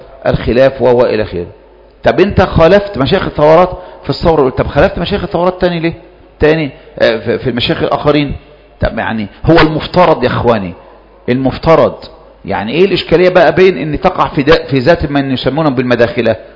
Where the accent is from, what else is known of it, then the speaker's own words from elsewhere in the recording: Egypt; عندنا في مصر